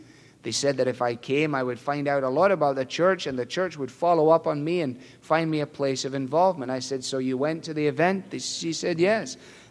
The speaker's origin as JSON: {"language": "English", "town": "Glasgow", "region": "Scotland", "country": "United Kingdom", "tie": "born or raised there", "said": "I was brought up in Glasgow. Glasgow was the second city of the British Empire."}